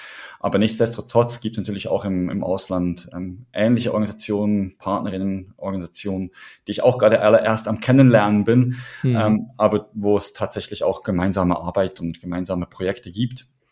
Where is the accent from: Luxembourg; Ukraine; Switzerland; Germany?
Switzerland; Ich bin ja in der Schweiz aufgewachsen